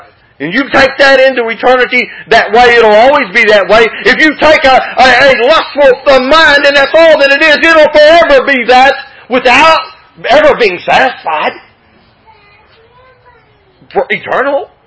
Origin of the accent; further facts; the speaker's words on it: Webster Springs, West Virginia, United States; I remember driving through my hometown one time and this guy, he had the perfect uniform for it.